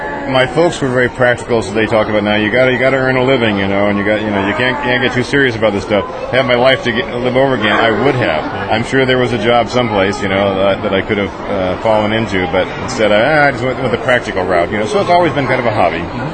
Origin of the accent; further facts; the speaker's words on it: Riverside, California, United States; Riverside.